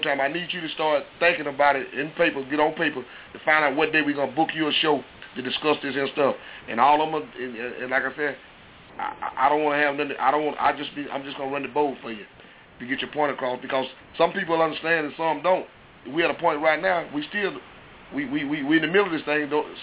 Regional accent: the South, United States; I mean, I'm from the South. I call it what it is. You got to realize this is a Southern-based station, so we call it a fight.

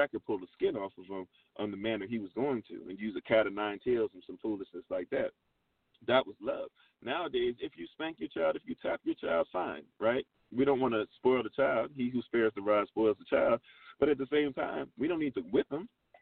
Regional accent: Ghana; he was not a Ghanaian any more than I am a Ghanaian. But we call ourselves Ghanaian.

